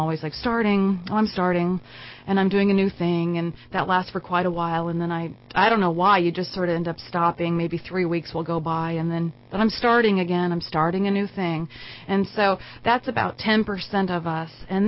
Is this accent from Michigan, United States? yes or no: no; Redding, California, United States; somehow being born and raised in Redding. I don't know how I've missed Modoc County, so I'm finally driving east